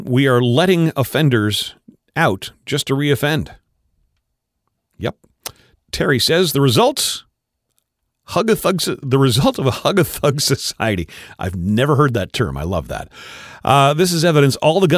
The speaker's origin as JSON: {"language": "English", "country": "Canada", "said": "Well, I'm one Canadian who wants that changed back."}